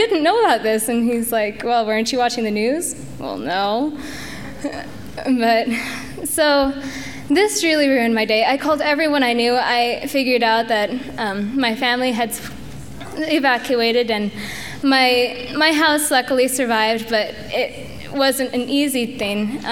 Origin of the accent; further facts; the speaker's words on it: Brewster, Washington, United States; and I am from Brewster, Washington.